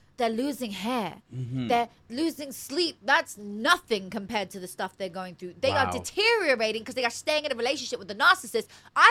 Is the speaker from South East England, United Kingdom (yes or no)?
yes; South East England, United Kingdom; I grew up in Oxfordshire, where Oxford University is.